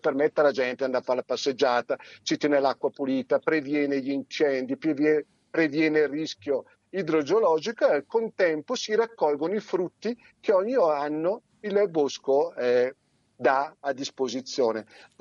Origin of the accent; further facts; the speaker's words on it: Bergamo, Lombardy, Italy; io sono di Bergamo